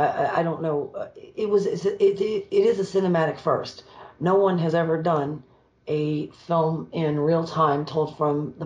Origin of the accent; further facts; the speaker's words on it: Silver Hill, Alabama, United States; moved away as an adult; now in California, United States; Well, I spent my young life growing up in Silver Hill, Alabama, of all places. I came here at pretty much 6 weeks after I graduated from high school, I came to California